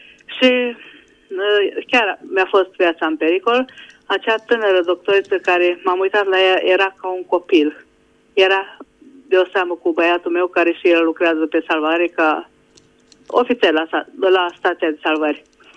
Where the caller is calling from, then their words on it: Budapest, Hungary; din Budapesta.